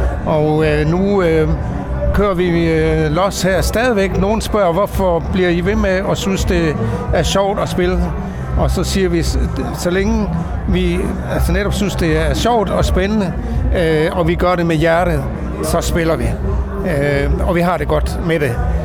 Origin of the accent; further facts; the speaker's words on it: Tønder, Region of Southern Denmark, Denmark; jeg kommer fra Tønder og spiller i bandet